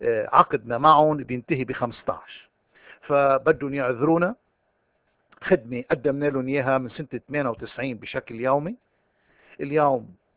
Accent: Lebanon; ونحن بالخلاصة، نحن كلبنانيين المطلوب منا استعمال وزناتنا، استعمال مواهبنا

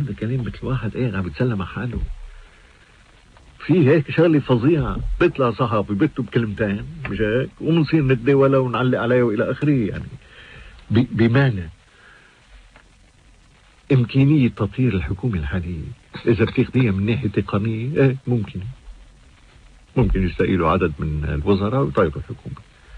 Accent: Lebanon; عم برجع أقول كلبنانيين

